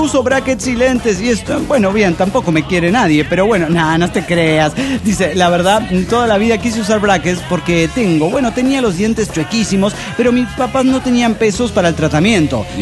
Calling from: Mexico City, Mexico; del DF mexicano.

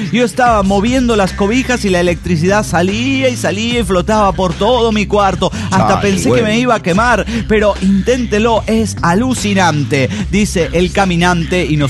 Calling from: Coatzacoalcos, Veracruz, Mexico; de Coatzacoacos.

